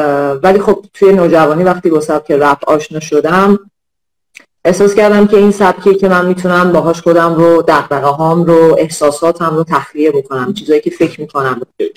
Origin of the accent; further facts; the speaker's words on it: Iran; بیشتر عمرم من توی ایران گذروندم و کاملا با در واقع قوانینش، مشکلاتش و فرهنگش کاملا آشنام و خودم خب توی خانواده ایرانی بزرگ شدم